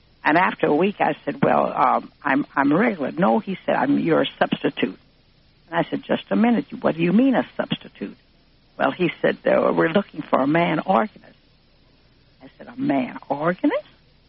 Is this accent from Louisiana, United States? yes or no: yes; Louisiana, United States; now in New York, United States; Oh, I came up from Louisiana. In fact, I hope to go down there next week to pay a little visit.